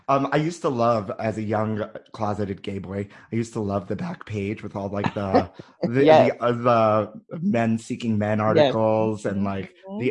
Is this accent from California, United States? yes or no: no; Brooklyn, New York, United States; I'm also born and raised in Brooklyn and a true New Yorker.